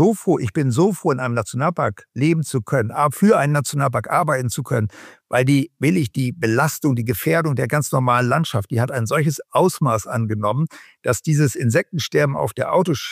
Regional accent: Cloppenburg, Lower Saxony, Germany; dann auch Vögel in den Mooren rund um Kloppenburg, meine Heimatstadt

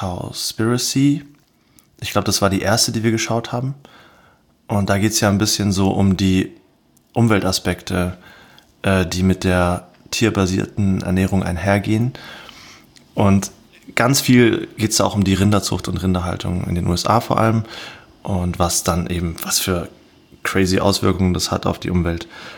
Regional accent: Konstanz, Baden-Württemberg, Germany; now in Freiburg, Germany; Nee, ich komme aus Konstanz am Bodensee.

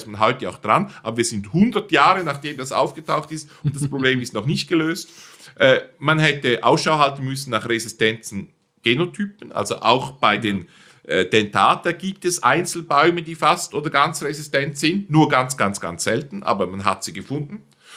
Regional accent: Switzerland; Ich sehe ganz wenig Probleme bei den Birnen, mindestens bei uns in der Schweiz und in Deutschland.

